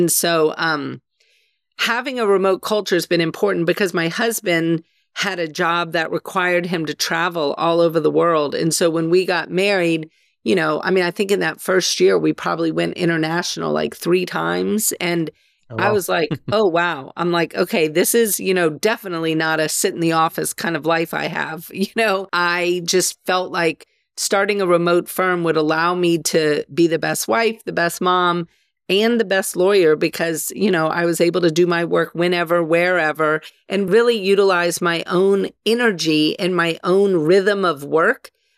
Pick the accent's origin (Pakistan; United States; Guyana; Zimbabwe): United States; New Orleans, Louisiana; I am originally from New Orleans, one of those people that evacuated with Hurricane Katrina, and recently just bought a house back in New Orleans.